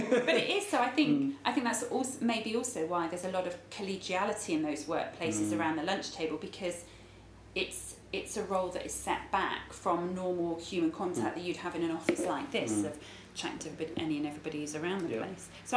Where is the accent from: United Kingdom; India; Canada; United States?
United Kingdom; Corby, East Midlands; I grew up near Corby. You know, Oakham is not that far from Corby